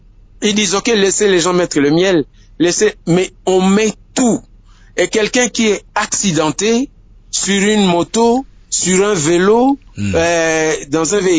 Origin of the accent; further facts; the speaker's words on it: Kikwit, Kwilu, DR Congo; Ici chez nous à Kikwit, les meilleurs médecins que les gens écoutent s'appellent Docteur Ndé.